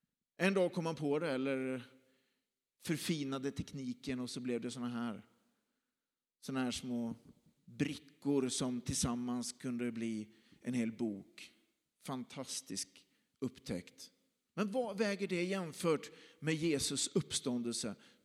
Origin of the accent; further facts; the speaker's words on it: Lidköping, Västra Götaland County, Sweden; Så jag gick in i alla lokaler i skolor i centrala Lidköping där jag växte upp.